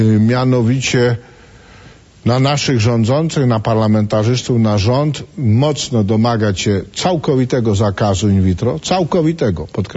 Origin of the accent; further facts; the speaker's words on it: Kraków, Lesser Poland, Poland; ja jestem z Krakowa, to z Krakowa